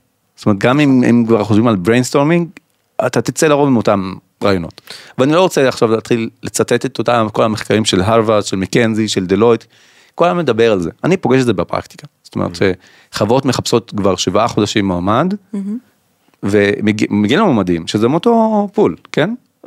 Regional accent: Rahat, Southern District, Israel; אני נולדתי וגדלתי ברהט, רוב הילדות שלי הייתה ברהט, עד שבכיתה ט' עברתי, בכיתה ח' לקיבוץ ליד רהט, ואז בכיתה ט' לכפר הירוק

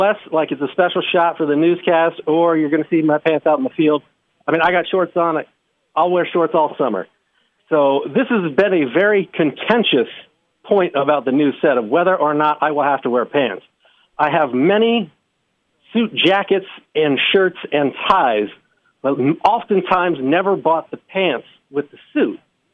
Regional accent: Muncie, Indiana, United States; But it is not true. 18 years in Muncie did not make me want to spend 4 more years in Muncie.

